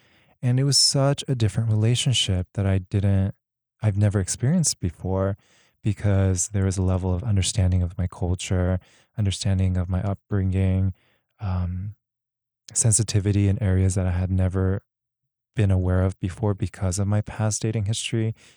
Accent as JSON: {"language": "English", "country": "United States", "tie": "born or raised there", "said": "For the longest time, you know, I grew up in America trying to be as American, quote unquote, as I could be."}